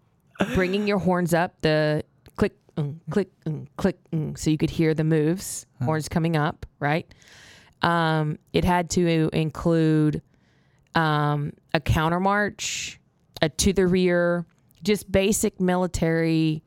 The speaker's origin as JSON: {"language": "English", "town": "Carthage", "region": "Texas", "country": "United States", "tie": "born or raised there", "said": "I grew up in Carthage, Texas, a very small town in East Texas. Back in the day, it was smaller. It's a little larger now."}